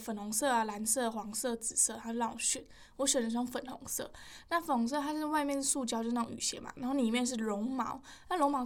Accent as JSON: {"language": "Chinese", "country": "Taiwan", "said": "因为我台湾人就是没有那么体验过那么冷的天气"}